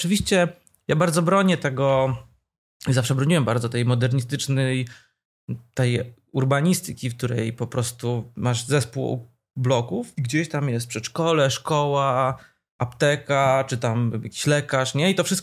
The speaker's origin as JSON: {"language": "Polish", "town": "Warsaw", "region": "Masovian Voivodeship", "country": "Poland", "said": "Ja w ogóle, ja jestem z Woli oryginalnie."}